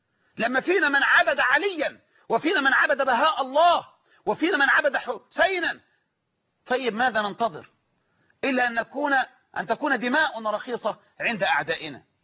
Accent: Egypt; يعني اللي احنا بنسميه عندنا في مصر بالعامية مطهر

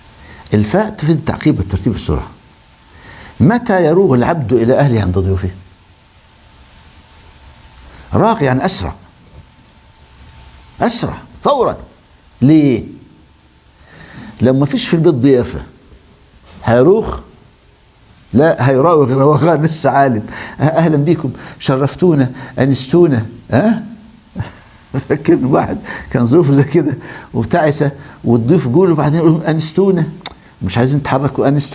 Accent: Egypt; كان عندنا في مصر الشعراء القدامى في عصر الحديث مش بعيد

